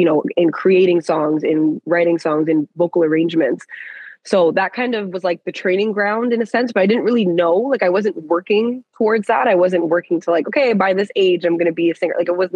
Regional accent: Canada; I'm a Canadian Christian worshiper, recording artist here living in Ottawa, the capital.

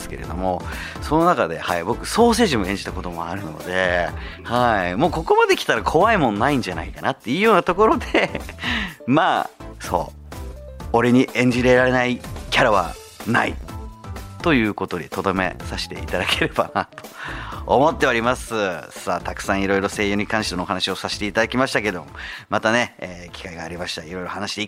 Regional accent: Zama, Kanagawa, Japan; 神奈川県座間市で生まれ育った

